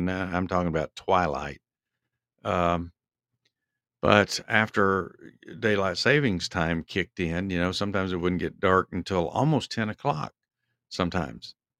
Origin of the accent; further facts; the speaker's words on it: Texas, United States; growing up in Texas in the summertime and even in the springtime, you'd have a lot of thunderstorms come through.